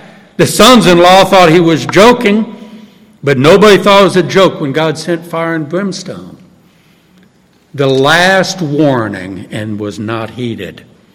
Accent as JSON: {"language": "English", "town": "New Orleans", "region": "Louisiana", "country": "United States", "said": "I'm from New Orleans, as you know, and my mind still goes back to August 1969, Hurricane Camille."}